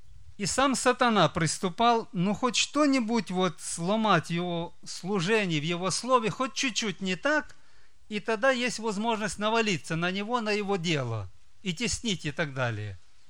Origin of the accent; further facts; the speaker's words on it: Moldova; братья и сестры, я из Молдавии